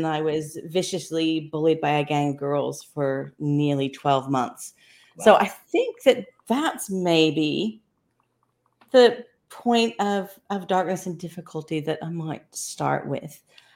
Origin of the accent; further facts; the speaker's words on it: Kansas, United States; accent: Kansas; It's just such a gift for me as a girl who was born and raised in Kansas, if you picked up on a little bit